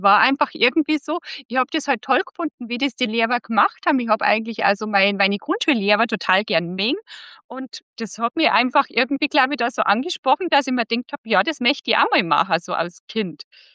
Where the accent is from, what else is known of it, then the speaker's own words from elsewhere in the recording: Bavaria, Germany; now in Austria; Ich komme aus Bayern, was man wahrscheinlich an der Stimme nach dann auch hört. Also wohne aber in der Nähe von Salzburg, 10 Kilometer weg von Salzburg. Ich wohne auf dem Land mit 3 Kindern und Mann auf einem Biobauernhof.